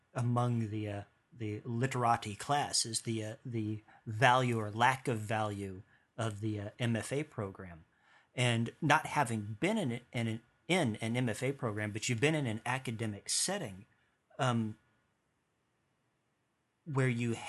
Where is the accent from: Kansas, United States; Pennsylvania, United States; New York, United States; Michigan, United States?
Kansas, United States; coming from where I do, I grew up out in Western Kansas